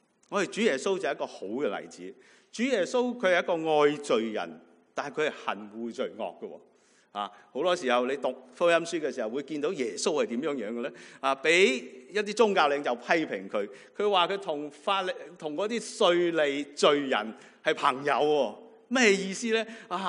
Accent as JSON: {"language": "Cantonese", "country": "China", "said": "我们中国人说最好吃的就是猪肉啦"}